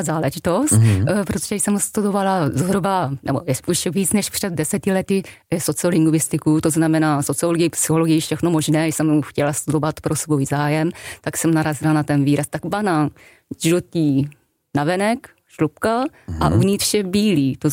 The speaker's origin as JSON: {"language": "Czech", "country": "Japan", "tie": "born or raised there", "lives_now": "Czechia", "said": "jsem vyrůstala v Japonsku, už se tady už žiju zhruba nějakých 18 let, jako střídavě, nejsem v Česku jako v jednom kuse, ale já jsem totálně jako Japonka."}